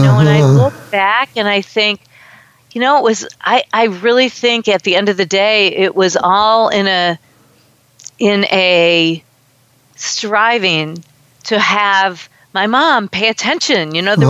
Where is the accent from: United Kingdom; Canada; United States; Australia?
United States; Michigan; Yeah, I grew up in Michigan, and I was the oldest of three kids.